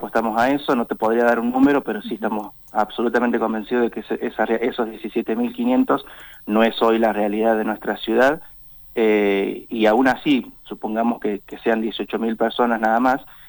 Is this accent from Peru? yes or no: no; Córdoba, Argentina; born there; en el caso mío soy docente, podía conseguir horas mucho más rápido que en otras provincias, por ejemplo en Córdoba, donde yo nací.